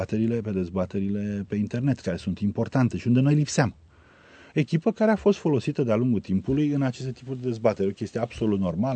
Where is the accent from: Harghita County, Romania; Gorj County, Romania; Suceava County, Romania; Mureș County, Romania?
Mureș County, Romania; Sighișoara; Sunt ardelean, după cum v-am mai spus, sunt născut în Sighișoara, vin dintr-o familie care a trecut prin multe.